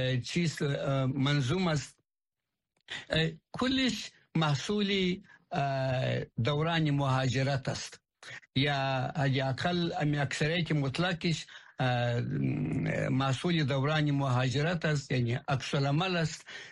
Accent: Kandahar, Afghanistan; دوران کودکیم در قندهار بود، در قندهار به دنیا آمدیم و مکتب هم تحصیل که دوازده در قندهار خردم، بعد از آمدم به کابل

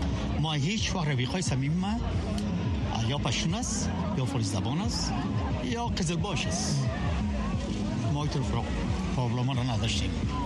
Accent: Afghanistan; now in United States; من امریکایی نشدیم، سیتیزن هستم اما امریکایی نشدیم، هنوزم من افغان هستم.

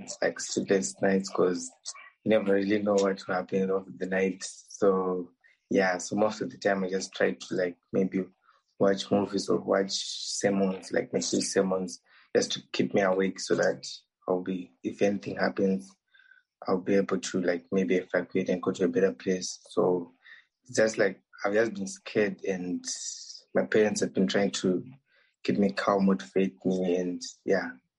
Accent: Zimbabwe; now in Khmelnytskyi, Ukraine; from Zimbabwe, and I'm in Ukraine, Chmielnytskyi

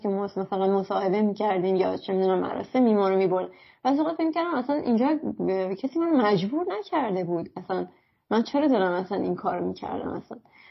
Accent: Iran; moved away; واسه من از ایران خارج شدم اومدم اینجا و دیگه این چیزها رو نمیبینم

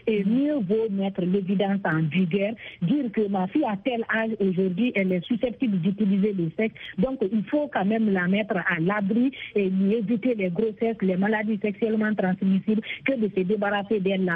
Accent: Guinea; Dans la loi, chez nous, en Guinée, le jeune garçon doit se marier à 18 ans et la petite fille à 17 ans.

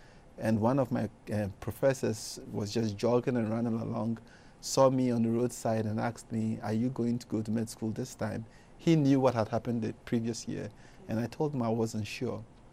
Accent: Ghana; what it meant for a boy growing up in Ghana to say

